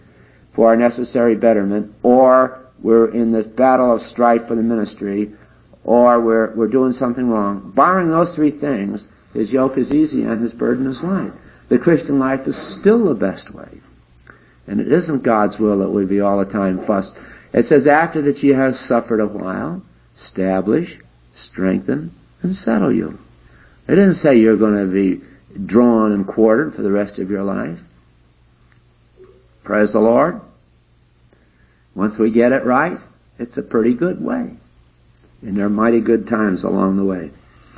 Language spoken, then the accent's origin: English; England, United Kingdom; I have a heart for England because I'm English.